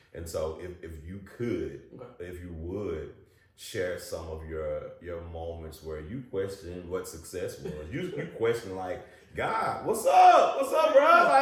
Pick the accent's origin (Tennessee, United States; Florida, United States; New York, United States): Tennessee, United States; Memphis; So I think that with growing up in the Bible Belt, you know, I grew up right here in Memphis, Tennessee